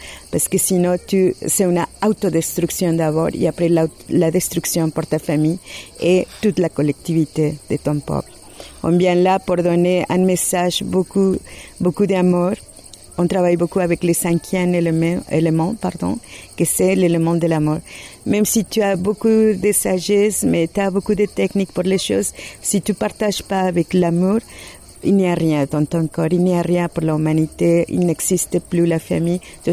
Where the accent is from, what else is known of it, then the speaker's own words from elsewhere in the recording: southern Mexico, Mexico; French is a second language; Et ils me disent, tu es de où? Et je dis, Maya. Maya? Ils sont vivants, les Mayas?